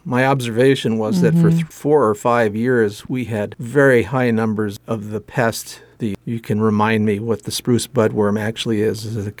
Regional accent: East Coast, United States; But where I grew up in the East Coast, gypsy moths were the thing to worry about

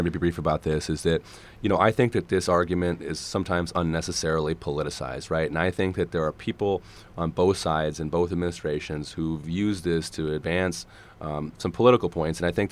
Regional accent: Crosby, Minnesota, United States; where I grew up in Crosby, Arrington.

